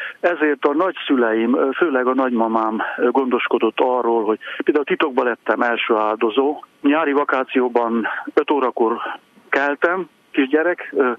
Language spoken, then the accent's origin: Hungarian; Lemnia, Covasna, Romania; also born or lived in Târgu Secuiesc; a származásilag a magyar, mondjuk így, hogy a Kárpát-medencének a legkeletibb csücskében születtem, Kézdivásárhelyen, de Lemhényben, a 10 kilométerrel lévő faluban cseperedtem, és római katolikus családban, és ugye kommunizmusban, szocializmusban születtem